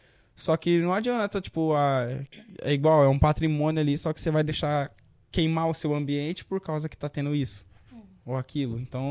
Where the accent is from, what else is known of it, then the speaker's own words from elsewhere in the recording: São Paulo, Brazil; É muito fácil eu ser da Zona Leste querer gravar lá no União, porque o União é mais quebrada que a minha quebrada.